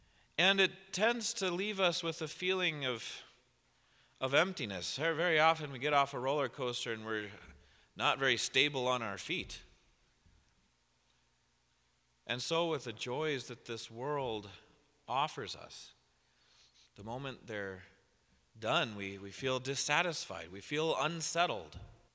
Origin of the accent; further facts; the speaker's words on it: Colorado, United States; We grew up in Colorado, and without much money, not destitute